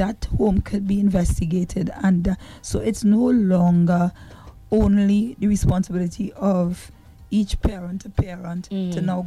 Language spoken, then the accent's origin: English; Point Fortin, Trinidad & Tobago; I'm back in my hometown, Point Fortin